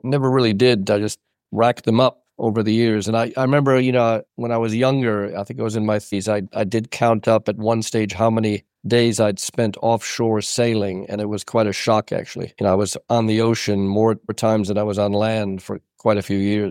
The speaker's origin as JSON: {"language": "English", "town": "Chicago", "region": "Illinois", "country": "United States", "tie": "born or raised there", "said": "I'm American. I grew up in Chicago on the lakefront because my family had a string of sailboats."}